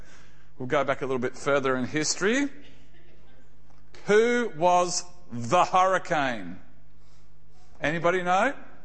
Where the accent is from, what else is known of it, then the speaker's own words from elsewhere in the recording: Australia; born there; I was born in Australia. My dad even did national service within the Australian Army.